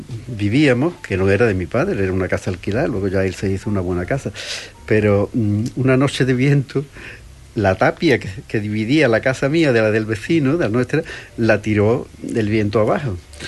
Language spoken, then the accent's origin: Spanish; Cádiz, Andalusia, Spain; born there; yo nací a la vida en Cádiz. Yo me recuerdo jugando allí en la playa de la Caleta y viviendo toda el barrio del pueblo de Cádiz, que era un barrio muy interesante, muy ruinoso en aquella época.